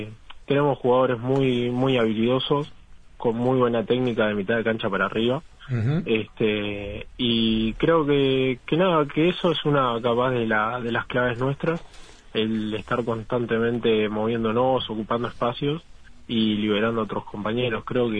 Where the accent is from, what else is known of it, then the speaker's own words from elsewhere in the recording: Malvín Norte, Montevideo, Uruguay; born there; now in Barros Blancos, Uruguay; pero nací en Malvin Norte.